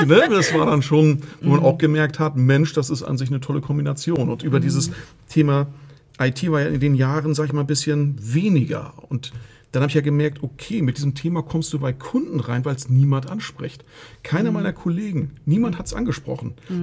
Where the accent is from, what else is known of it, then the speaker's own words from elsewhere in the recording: Bad Segeberg, Schleswig-Holstein, Germany; ich komme oben aus dem Norden, Bad Segeberg in der Nähe von Lübeck.